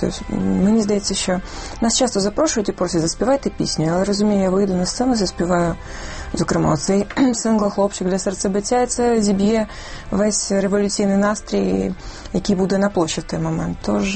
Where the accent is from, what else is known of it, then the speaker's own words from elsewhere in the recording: Kyiv, Ukraine; Як киянин, як громадянин